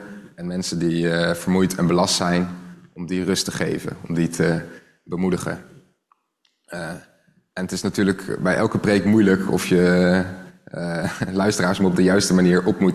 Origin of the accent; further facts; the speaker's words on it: Apeldoorn, Gelderland, Netherlands; het lokaal van de vergadering in Apeldoorn. Waar ik opgegroeid ben.